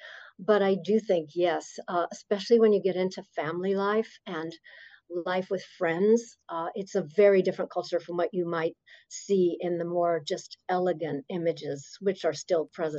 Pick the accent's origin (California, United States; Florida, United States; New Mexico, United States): New Mexico, United States; Well, since I come from New Mexico, first of all, taking a ship over, which was what students did.